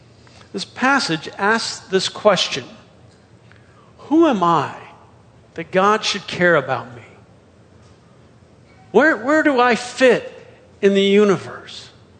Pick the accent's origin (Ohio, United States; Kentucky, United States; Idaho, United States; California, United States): California, United States; I was living back in my hometown out in California, which is a desert town